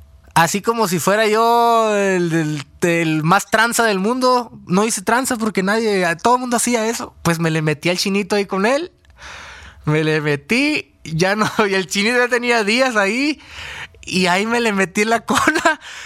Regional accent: Hermosillo, Sonora, Mexico; que son 14 horas manejando de donde soy yo, de Hermosillo, Sonora.

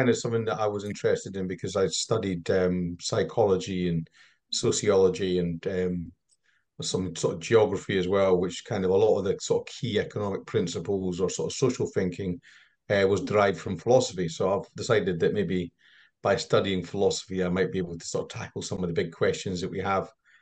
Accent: Perth, Scotland, United Kingdom; So I'm Scottish. You might detect from my accent. It's not quite pure English. I was born in Perth, in Perthshire

